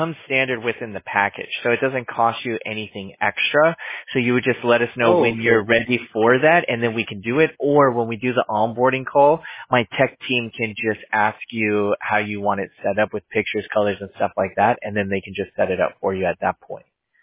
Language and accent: English; California, United States; Well, I'm from California, so that's where we're based out of.